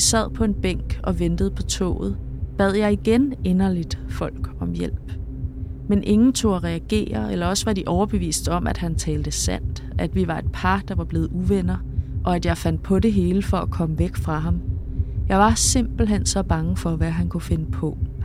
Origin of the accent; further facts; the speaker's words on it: Central Denmark Region, Denmark; Efter at jeg blev student midt 80'erne, boede og arbejdede jeg i København. Jeg er fra det mørke Vestjylland, så byen var stor og skræmmende i sig selv.